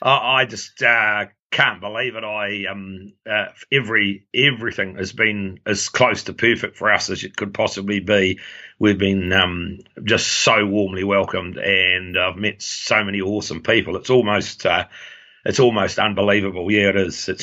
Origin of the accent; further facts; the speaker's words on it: Marlborough, New Zealand; Yeah, Marlborough is an interesting area. It's in the lee of the Southern Alps and right up there by Cook Strait.